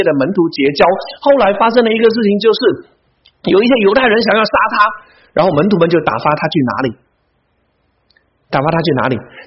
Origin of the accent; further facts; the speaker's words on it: China; 我相信从大陆来的我们都知道红二代、红三代什么意思。